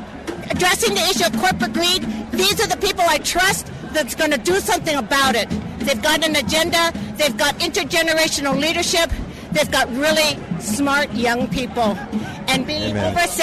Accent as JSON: {"language": "English", "town": "San Francisco", "region": "California", "country": "United States", "said": "We're from San Francisco, Chinatown."}